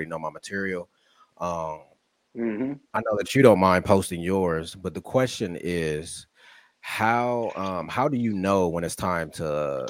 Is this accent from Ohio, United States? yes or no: yes; Columbus, Ohio, United States; Yeah, born and raised in Columbus, Ohio.